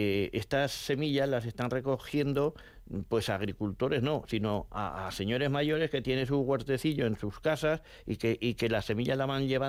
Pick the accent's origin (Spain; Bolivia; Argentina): Spain; Montañana, Aragon; Yo soy de Montañana. En Montañana, yo recuerdo cuando era crío de 12, 14 años, íbamos a coger tomates, los chavales